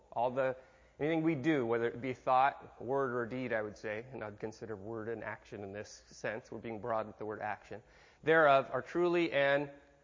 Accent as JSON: {"language": "English", "town": "Detroit", "region": "Michigan", "country": "United States", "tie": "born or raised there", "said": "The Attica prison riot, my hometown, Detroit, September 9th."}